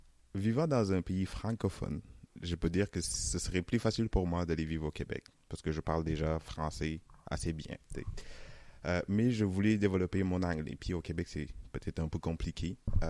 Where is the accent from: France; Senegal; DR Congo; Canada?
Senegal; Je suis originaire du Sénégal. Je suis né là quelque part en 1994. Je suis né d'un père Sérère, qui c'est une ethnie qui vit à l'ouest du Sénégal. Puis d'une mère Diola qui vit au sud du pays.